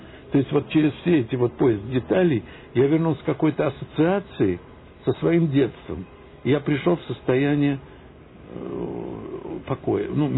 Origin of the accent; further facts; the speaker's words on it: Moscow, Russia; я москвич по детству.